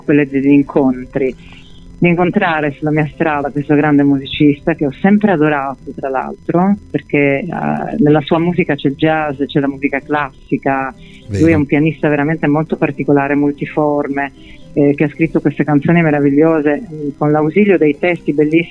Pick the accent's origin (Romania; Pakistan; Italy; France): Italy; Trieste, Friuli-Venezia Giulia; born there; Io sono nata a Trieste, una città che è in Italia. Molti pensano sia in Jugoslavia, invece Trieste è italiana.